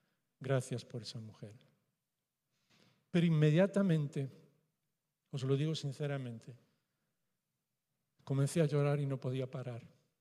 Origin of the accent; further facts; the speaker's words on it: Galicia, Spain; Como gallego, y sé que entendéis mi manera de pensar